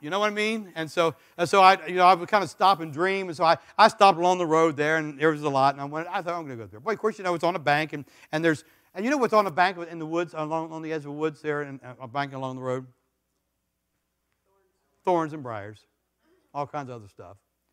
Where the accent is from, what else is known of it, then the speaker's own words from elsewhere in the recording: United States; I have freedom. I'm an American. And as an American, I choose to stay in the confines of God.